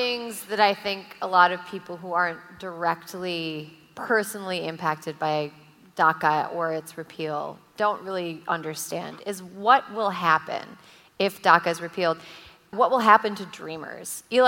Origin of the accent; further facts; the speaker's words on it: United States; No, I think like, you know, as an American, it's like, whatever, that's fine.